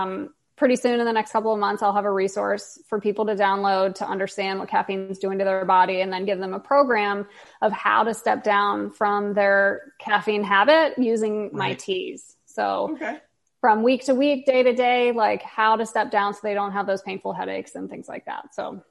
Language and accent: English; Maryland, United States; I'm from up north. I'm from Maryland.